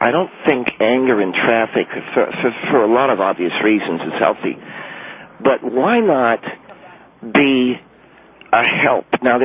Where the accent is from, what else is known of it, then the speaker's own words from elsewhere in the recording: Houston, Texas, United States; and I grew up in Houston, Texas. When I started doing it, it grew out of Houston.